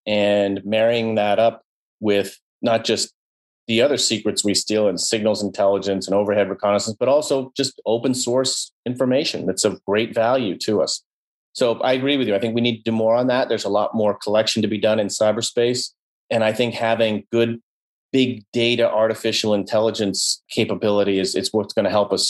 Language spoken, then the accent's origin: English; Boston, Massachusetts, United States; I mean, I grew up in Boston reading.